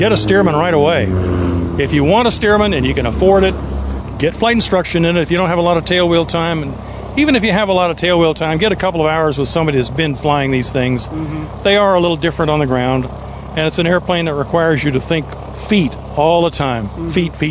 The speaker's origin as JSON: {"language": "English", "region": "Florida", "country": "United States", "tie": "born or raised there", "said": "I grew up in South Florida, and Dad was an early aviator, and my mother was an aviator."}